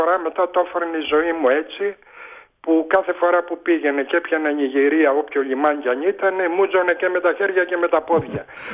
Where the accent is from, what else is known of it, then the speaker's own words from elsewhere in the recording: Thessaloniki, Central Macedonia, Greece; also born or lived in Volos; Εδώ γεννήθηκα, μεγάλωσα. Δύο, και το Βόλο το λατρεύω που μεγάλωσα εκεί, αλλά η Θεσσαλονίκη.